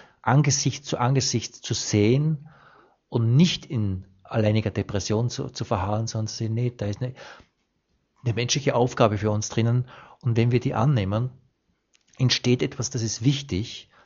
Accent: Austria; hat in mir als Österreicherin ein totales inneres Beben ausgelöst.

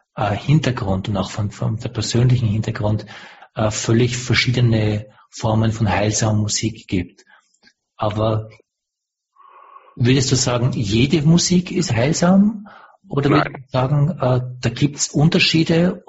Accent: Austria; als Österreicher in Österreich aufgewachsen

